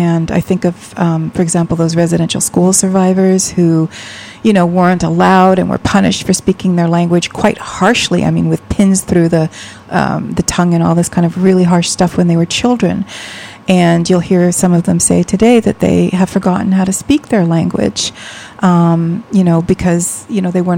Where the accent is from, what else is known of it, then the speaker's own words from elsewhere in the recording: New York City, New York, United States; born there; I was born in New York City. My parents were kind of activists during the Civil Rights era, the AIM movement, the American Indian Movement era, and they were quite active.